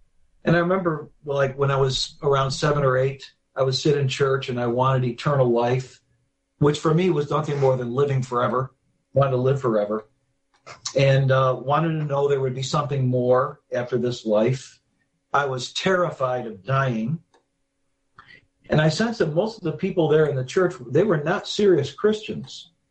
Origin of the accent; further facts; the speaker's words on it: Hilton, New York, United States; also born or lived in Rochester; And I actually grew up in a small town north and west of Rochester named Hilton, very small